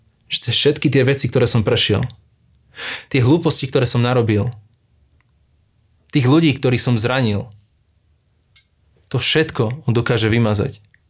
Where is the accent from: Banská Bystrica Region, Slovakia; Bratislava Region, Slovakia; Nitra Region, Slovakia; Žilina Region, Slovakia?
Nitra Region, Slovakia; Šaľa; also born or lived in London; späť v mojom rodnom meste, kde som vyrastal. Bolo to mesto Šala.